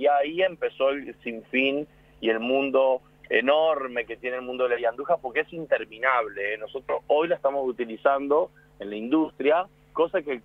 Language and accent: Spanish; Argentina; moved away; después de 25, 28 años estando lejos de la casa de mi abuela, lejos de mi ciudad natal, todavía lo sigo teniendo presente y uno no le puede escapar. Y el argentino es muy arraigado a eso